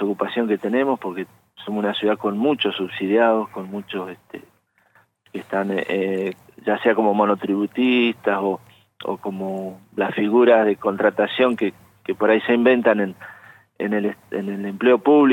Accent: Villa Regina, Río Negro, Argentina; born there; now in Zapala, Argentina; por cuestiones de trabajo que le surgieron, nací en otro lugar. Nací en Villa Regina.

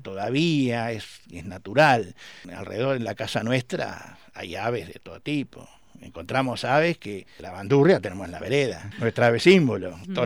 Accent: Uruguay; now in San Martín, Argentina; Yo soy uruguayo. Hace 19 años ahora en mayo que vivo acá en San Martín.

